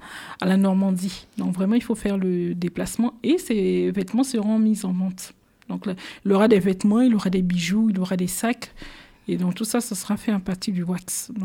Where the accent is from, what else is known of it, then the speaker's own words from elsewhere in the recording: Côte d’Ivoire; Moi, je suis ivoirienne.